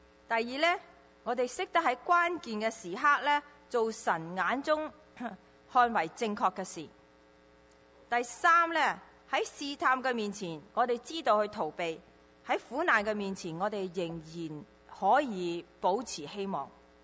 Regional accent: China; 好似我哋中國人講，一念之差，小不忍則亂大謀。

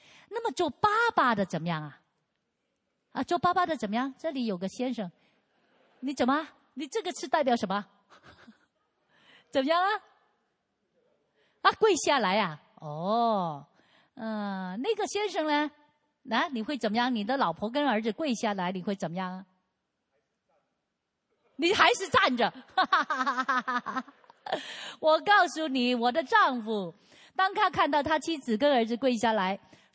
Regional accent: Guangdong, China; accent: Cantonese; 我们广东话有三个叉烧好过生你啊

